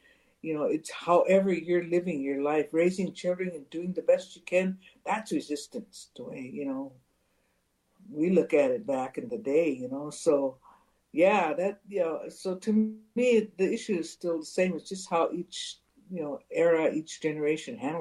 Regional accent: United States; we have to deal with, you know, as Indian people nationwide, you know, it's just politics of this country, United States.

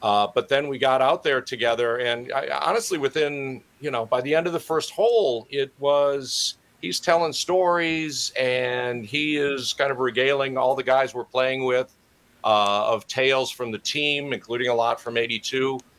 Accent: Wisconsin, United States; As a kid growing up in Wisconsin, it's just kind of osmosis.

